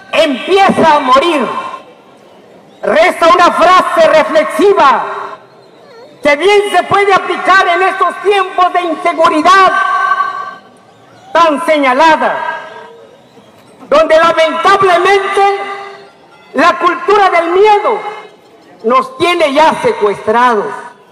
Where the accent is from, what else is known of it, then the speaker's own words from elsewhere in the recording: Oaxaca, Mexico; Y es tiempo que nosotros como mexicanos, oaxaqueños y los pueblos del Istmo fusionemos nuestra fuerza